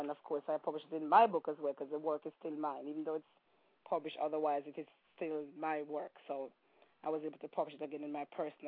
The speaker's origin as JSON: {"language": "English", "region": "Saint Mary Parish", "country": "Jamaica", "tie": "born or raised there", "also_born_or_lived": "Kingston", "said": "I was born in Kingston, Jamaica, of course, and I grew up in St. Mary."}